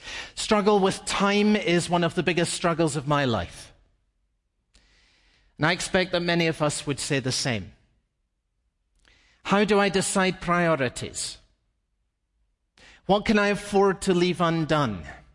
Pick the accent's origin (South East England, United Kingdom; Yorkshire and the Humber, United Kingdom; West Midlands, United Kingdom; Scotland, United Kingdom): Scotland, United Kingdom; this is embarrassing, but I'm from Scotland.